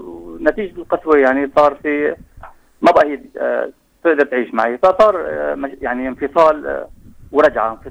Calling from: Aleppo, Aleppo Governorate, Syria; من حلب، متزوج وعندي 3 أولاد، شاب وبنتين

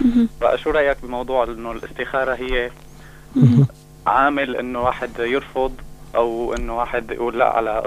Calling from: Damascus, Damascus Governorate, Syria; من الشام.

